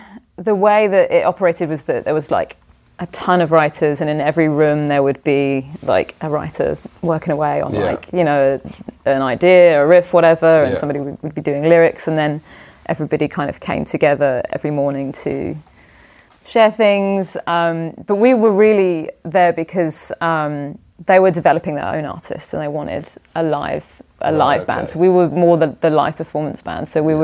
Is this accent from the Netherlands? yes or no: no; London, United Kingdom; now in New York City, United States; I'm from London.